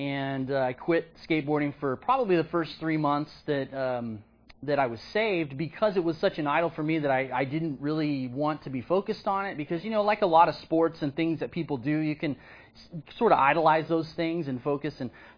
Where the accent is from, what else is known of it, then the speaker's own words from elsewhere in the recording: Austin, Texas, United States; in my old neighborhood where I grew up in North Austin.